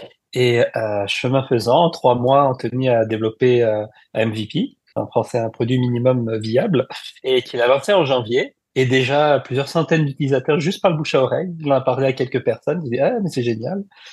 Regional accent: France; Je peux en parler d'expérience, même si en tant que Français, c'est assez quand même accessible.

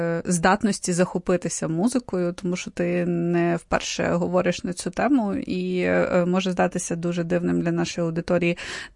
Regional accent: Kyiv, Ukraine; Сталося так, що я киянка, яка народилася, виросла в цьому місті

